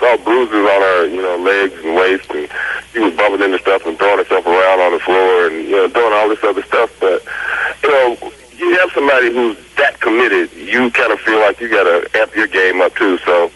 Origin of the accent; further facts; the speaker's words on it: Tennessee, United States; Well, I grew up in Tennessee. And actually, that guy looks a lot like my grandfather's brothers, and he talks exactly like him. So I actually talked like that myself when I was a kid.